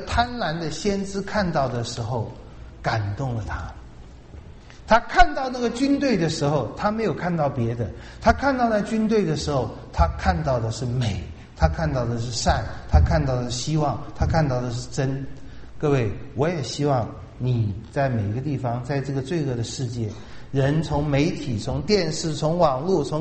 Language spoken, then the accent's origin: Chinese; Taiwan; 用我们台湾这边的历史来讲就是流窜